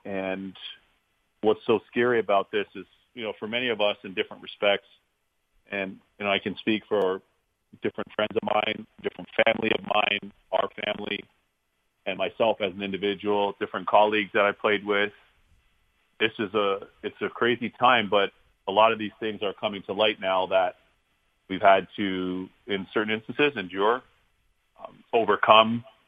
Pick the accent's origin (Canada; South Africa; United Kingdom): Canada; now in United States; parents emigrated from Barbados in the Caribbean, and they went to Canada. So my ancestral home's Barbados in the Caribbean. You know, I was born and raised in Canada, and home for me is the United States.